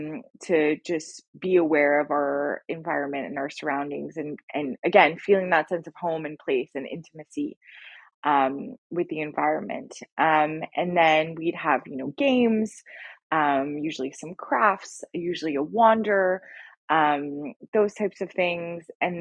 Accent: Montreal, Quebec, Canada; So I moved out to the country for the first time, because I'm from a city, I'm from Montreal.

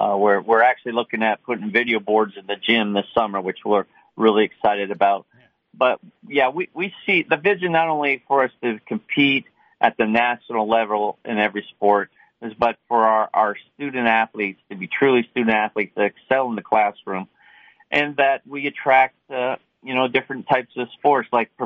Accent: Canada; he's Canadian and I'm Canadian

